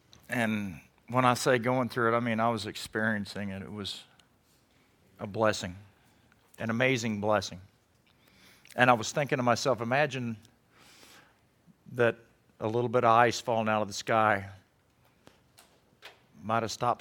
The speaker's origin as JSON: {"language": "English", "region": "Texas", "country": "United States", "tie": "born or raised there", "said": "When I was a kid growing up in Texas, I used to mess with armadillos because you can catch them."}